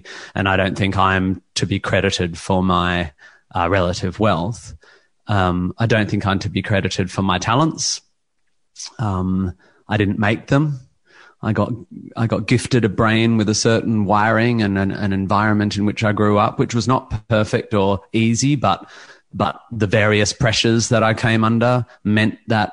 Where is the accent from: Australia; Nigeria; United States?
Australia; Perth, Western Australia; I come from Perth in West Australia. There was like one pub that did stand-up, and it just wasn't my world.